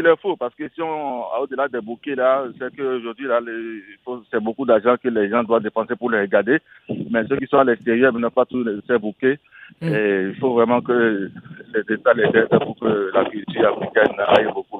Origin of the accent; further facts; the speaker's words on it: Benin; moi je suis béninois